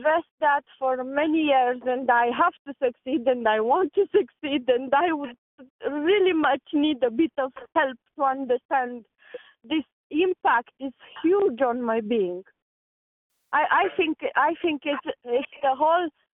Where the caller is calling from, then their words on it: Romania; I'm calling from Romania.